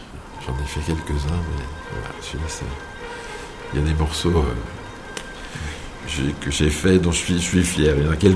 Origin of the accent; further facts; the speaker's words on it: Grand Est, France; moved away as an adult; Je suis parti des Vosges à 19 ans et j'ai passé toute mon enfance et mon adolescence dans les Vosges. J'ai un peu habité aux quatre coins des Vosges en fait, et j'ai habité 7 ans à l'Aveline de Vendruyère